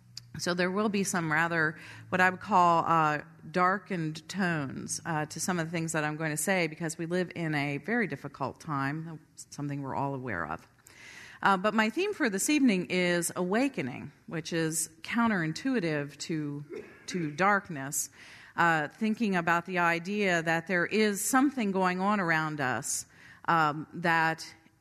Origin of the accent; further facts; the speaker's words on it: Scottsdale, Arizona, United States; But growing up in Scottsdale, Arizona as a teenager, I joined a church called Scottsdale Bible Church.